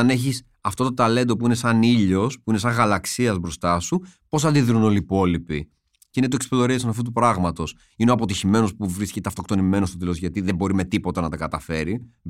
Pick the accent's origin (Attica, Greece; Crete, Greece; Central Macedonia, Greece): Central Macedonia, Greece; Veria; έχω την πατρίδα μου, τη Βέρεια, που είναι πολύ μέσα μου.